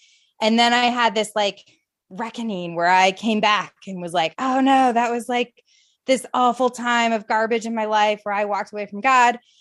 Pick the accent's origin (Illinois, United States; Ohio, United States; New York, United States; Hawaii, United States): Illinois, United States; I grew up in the Midwest, so in Illinois